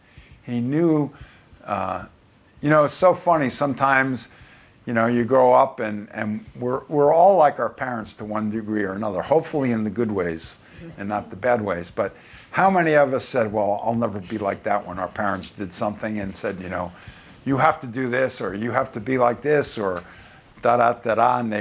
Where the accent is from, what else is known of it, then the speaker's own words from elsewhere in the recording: Long Island, New York, United States; And I remember when I grew up in Long Island, where I got my tonsils out was called Mercy Hospital.